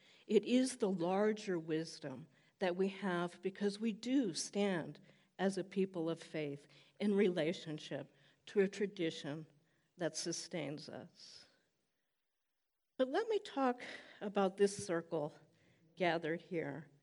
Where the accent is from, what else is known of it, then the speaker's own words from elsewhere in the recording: Midwest, United States; And trust me, I can discern this. I'm a Midwesterner.